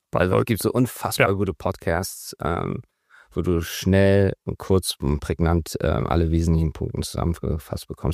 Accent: Hamburg, Germany; Also ich bin ja an der Alster groß geworden

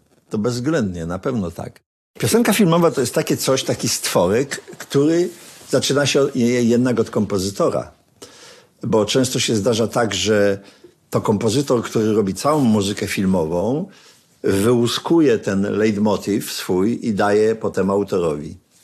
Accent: Sosnowiec, Silesian Voivodeship, Poland; Łączy nas to, że jesteśmy chłopcami z Sosnowca.

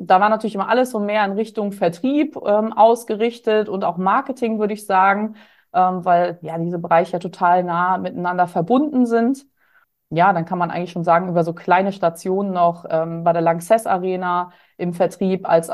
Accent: Schleswig-Holstein, Germany; Ich komme gebürtig aus Schleswig-Holstein, also ganz hoch aus dem Norden und bin in einer absolut fußballverrückten und sportverrückten Familie groß geworden

